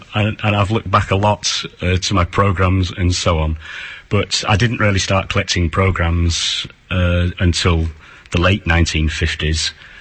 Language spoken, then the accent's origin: English; Runcorn, North West England, United Kingdom; a lot of people might not know I was actually born and brought up in Runcorn, of course.